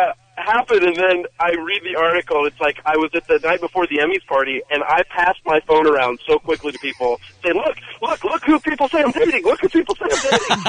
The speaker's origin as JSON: {"language": "English", "town": "Kansas City", "region": "Missouri", "country": "United States", "tie": "born or raised there", "said": "I grew up in Kansas City and would go to the minor league hockey games."}